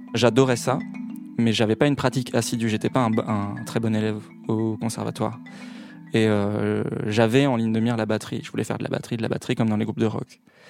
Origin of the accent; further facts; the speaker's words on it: Caen, Normandy, France; born there; Donc moi, je suis né à Caen